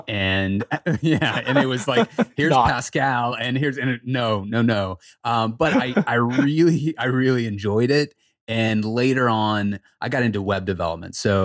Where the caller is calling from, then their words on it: Charlotte, North Carolina, United States; So I am just outside of Charlotte, North Carolina.